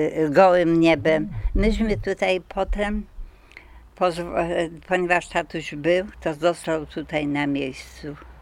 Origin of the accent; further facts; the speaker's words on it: Targanice, Lesser Poland, Poland; w Targanicach pod numerem Dobra 15. Tutaj się urodziłam. Tutaj mieszkam od urodzenia i do 6 roku życia, do 42 roku życia tutaj mieszkaliśmy. Potem w 42 roku, kiedy zostaliśmy wysiedleni, mieszkaliśmy w Sułkowicach.